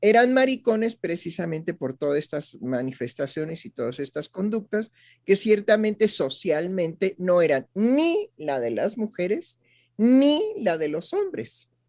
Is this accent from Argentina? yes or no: no; Mexico; culturalmente nosotros teníamos, como mexicanos, teníamos en nuestra cultura una forma de designar al homosexual